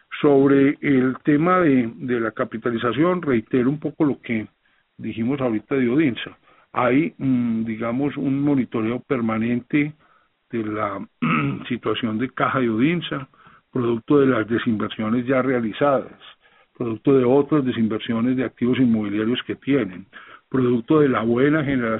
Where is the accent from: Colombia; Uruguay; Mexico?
Colombia; porque para el país, como colombianos, es una llegada de un jugador extremadamente serio